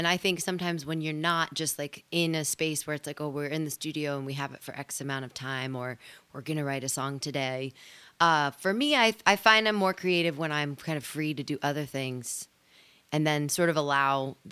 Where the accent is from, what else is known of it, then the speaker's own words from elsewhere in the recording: Midwest, United States; also born or lived in California; now in Iowa, United States; So I grew up in the Midwest, and then I was in California for 12 years, and they were a great 12 years, but a few years ago I decided to move home-ish, northeastern Iowa